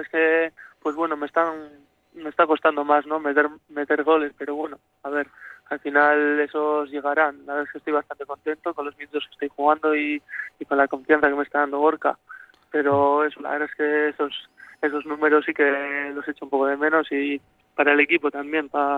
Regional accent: Ondarroa, Basque Country, Spain; Sí, yo soy de Ondarroa, sí.

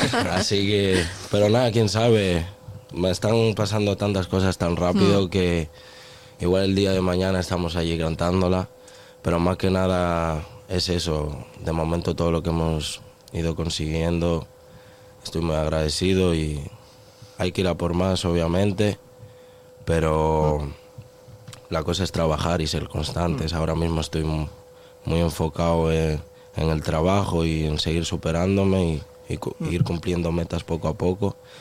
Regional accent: Dominican Republic; moved away; allí en mi país nunca me faltó nada, pero obviamente tuvimos que salir de ahí, cruzar las aguas

